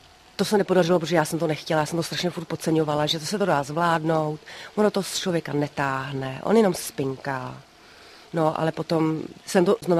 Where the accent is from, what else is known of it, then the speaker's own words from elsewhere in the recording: Prague, Czechia; pocházím teda z Prahy, kde jsem žila prostě krapítko bohemský život.